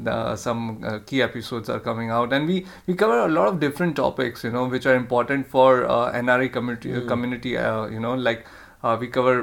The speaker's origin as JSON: {"language": "English", "town": "Indore", "region": "Madhya Pradesh", "country": "India", "tie": "born or raised there", "said": "And that happened in my hometown in Indore."}